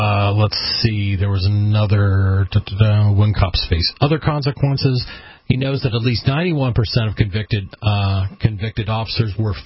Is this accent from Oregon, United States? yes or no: yes; Oregon, United States; Eastern Oregon.